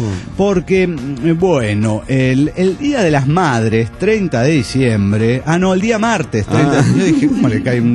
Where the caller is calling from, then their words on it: Cochabamba, Bolivia; moved away; de Buenos Aires, Argentina, cochalo inmigrante.